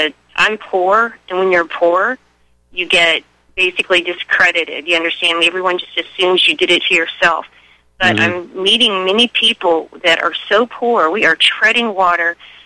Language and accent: English; Massachusetts, United States; moved away; I left Massachusetts, actually. That's why I said I'm from Massachusetts, but I'm not in Massachusetts right now.